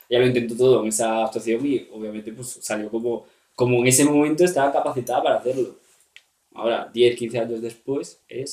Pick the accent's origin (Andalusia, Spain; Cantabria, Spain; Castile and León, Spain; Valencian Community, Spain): Cantabria, Spain; now in Madrid, Spain; ella y yo estamos en Madrid aquí, pues somos los dos de Cantabria, ¿vale?